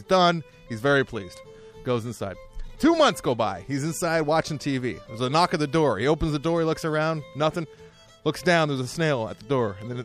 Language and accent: English; Ireland; Maybe because I drink at an Irish bar. Maybe because I'm Irish.